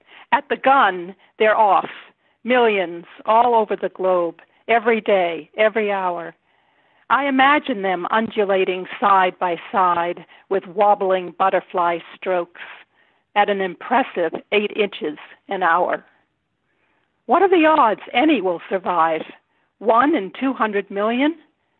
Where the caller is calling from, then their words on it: Rhode Island, United States; From Rhode Island.